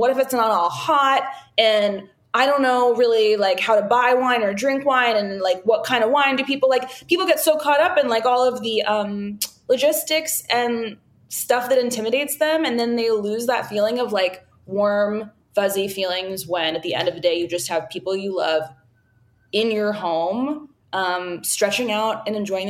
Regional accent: Austin, Texas, United States; I mean, I grew up mostly in Austin, Texas

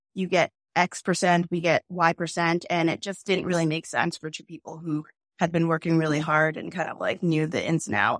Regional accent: Boston, Massachusetts, United States; also born or lived in Dorchester; so we're Boston natives. I was born in Dorchester, but lived in Rosendale for most of my life.

